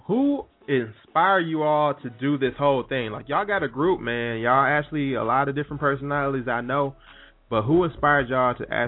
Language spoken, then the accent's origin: English; Michigan, United States; now in Atlanta, United States; I grew up on Finkel and Marlowe. That's where I grew up from.